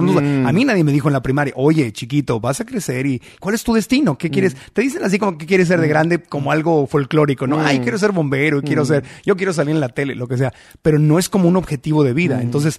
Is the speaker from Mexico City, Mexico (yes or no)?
no; Tijuana, Baja California, Mexico; born there; Yo que nací en Tijuana, frontera con San Diego, yo lo veía.